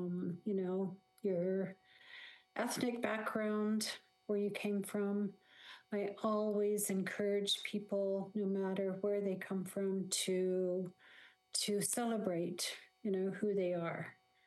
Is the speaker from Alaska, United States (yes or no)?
yes; Manley Hot Springs, Alaska, United States; I grew up in Manly Hot Springs